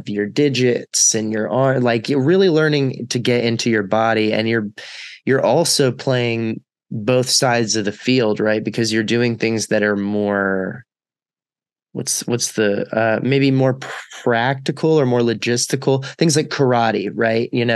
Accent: Texas, United States; I think about growing up in Texas and being into hip hop.

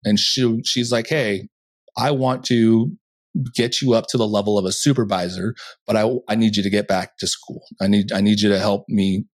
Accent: Mount Angel, Oregon, United States; I grew up in Mount Angel, you know, 45 minutes south of here or so of Portland.

